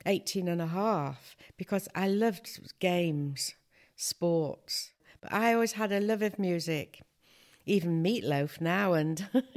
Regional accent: Moss Side, North West England, United Kingdom; born there; I was born in Moss Side, and the family house there was a very musical household.

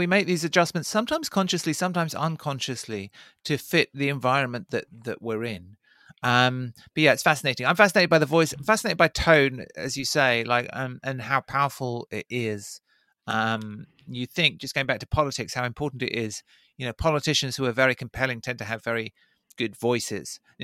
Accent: London, United Kingdom; also born or lived in New York; I talked like somebody who grew up in South London. I grew up in Southeast London.

